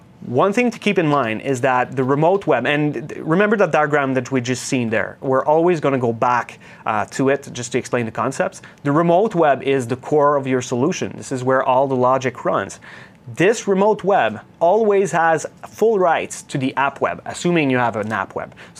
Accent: Canada; you guys can probably tell, right, that I'm Canadian, so you hear those hey at the end of every sentence, right?

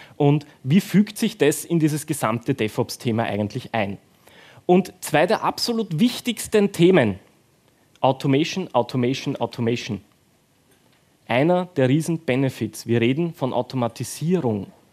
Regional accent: Austria; Also auch ich komme aus Österreich

